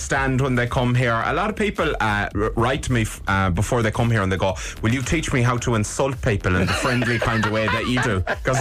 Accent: Ballina, County Mayo, Ireland; she'd looked up where I live in Mayo, basically, and she looked up Ballinac. She knows I'm from Ballinac.

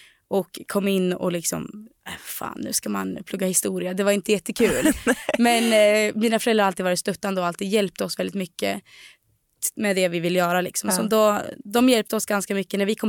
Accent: Delsbo, Gävleborg County, Sweden; Och vi har haft plats för 22 tidigare där vi bodde på gården i Delsbo där vi kommer ifrån.

